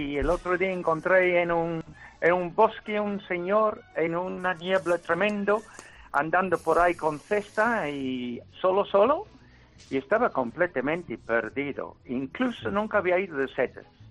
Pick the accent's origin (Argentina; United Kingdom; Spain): United Kingdom; England; Spanish is a second language; Bueno, no quiero presumir, ya sabes, porque soy inglés. Nosotros no presumimos nunca.